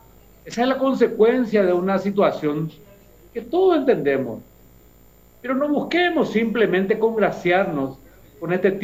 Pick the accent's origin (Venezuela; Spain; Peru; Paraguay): Paraguay; que para mí es todo un orgullo como paraguayo